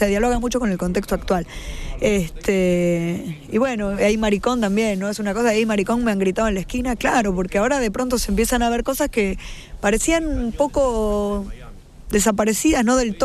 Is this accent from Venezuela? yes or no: no; Northwest Argentina, Argentina; born there; Y también tiene otro significado en el norte, donde yo nací, y lo tiene no solamente en el noroeste de la Argentina